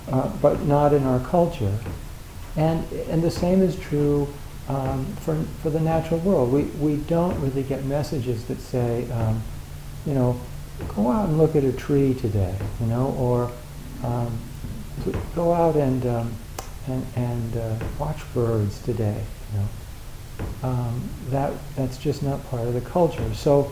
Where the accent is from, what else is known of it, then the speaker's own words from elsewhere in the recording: United States; And I didn't know what he was talking about because I grew up in the United States.